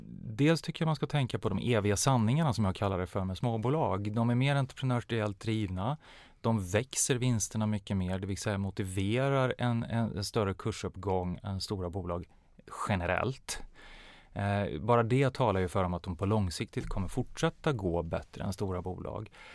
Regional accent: Vänersborg, Västra Götaland County, Sweden; jag växte upp på västkusten i Sverige i en liten stad som heter Vänersborg. Utbildade mig på Handels, framförallt i Göteborg.

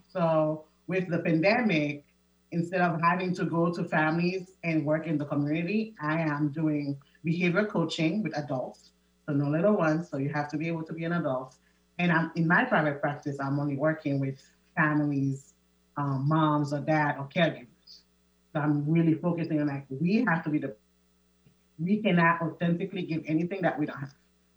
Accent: Haiti; So I am originally from Haiti. I was born and raised. So the island life is more relaxed.

